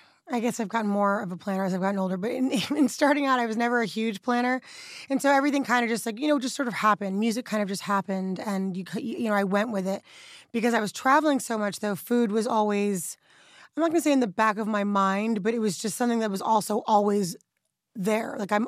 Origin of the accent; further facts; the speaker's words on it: New York City, New York, United States; I grew up in Harlem, so just in our area alone, there was some of the best Caribbean food